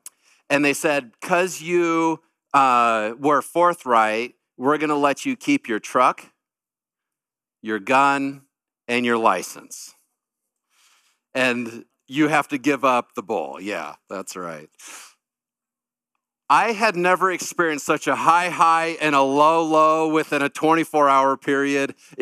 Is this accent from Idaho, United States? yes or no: yes; Coeur d'Alene, Idaho, United States; I was born and raised in Coeur d'Alene, lived there for a long time, but I never grew up hunting.